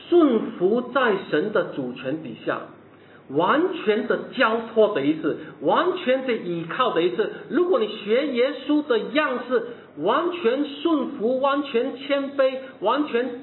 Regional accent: China; 我们中国人不愿意行医色，我们不要让他看到。

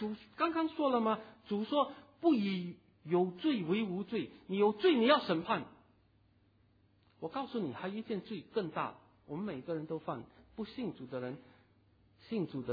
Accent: China; 但是我们中国人很注意到，我们一定要孝敬父母

